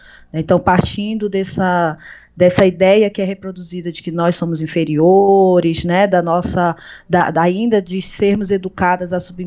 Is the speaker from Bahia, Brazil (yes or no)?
no; Belém, Pará, Brazil; Eu sou de Belém.